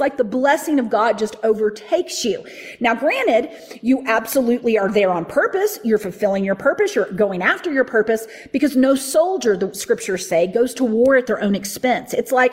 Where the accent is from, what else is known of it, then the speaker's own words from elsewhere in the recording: the South, United States; I mean, I grew up in the Bible Belt.